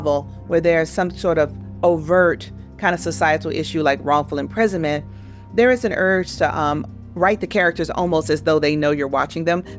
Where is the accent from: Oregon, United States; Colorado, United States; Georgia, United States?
Georgia, United States; Atlanta; I grew up in an all-Black Atlanta. I grew up in Southwest Atlanta, where everyone was Black.